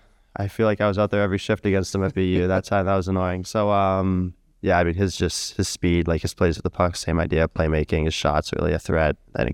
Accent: Boston, Massachusetts, United States; I think that obviously growing up in Boston, you see it a lot.

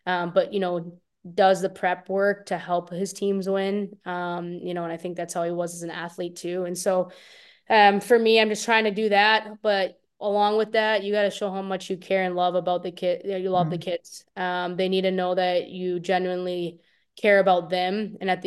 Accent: Wisconsin, United States; So I grew up in Wisconsin, and I go to Shattuck

